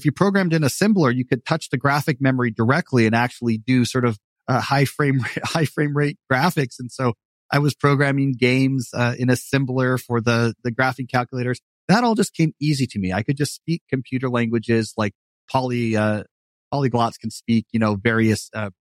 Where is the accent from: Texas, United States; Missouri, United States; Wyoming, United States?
Texas, United States; So I grew up in Texas, but never had a Texas accent.